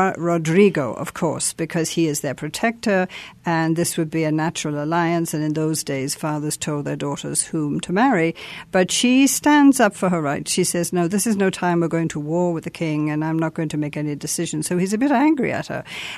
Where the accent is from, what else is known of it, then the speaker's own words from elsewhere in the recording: Ireland; Absolutely, yes.